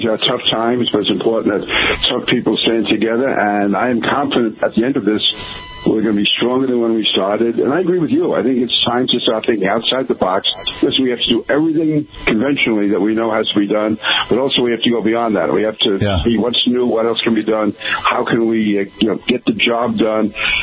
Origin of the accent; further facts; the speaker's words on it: New York, United States; remember, I'm from New York, so I can drive